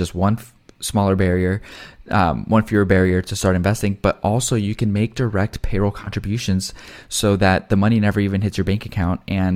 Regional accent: Colombia; And you're talking about your parents coming from the Philippines, I'm coming directly from Colombia.

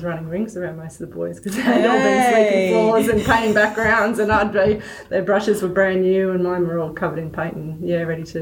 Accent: Victoria, Australia; my brother's back where we grew up in Victoria.

